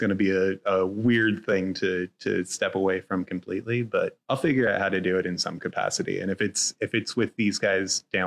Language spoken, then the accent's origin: English; Alaska, United States; I grew up in Alaska. I'd gone everywhere that has a road, you know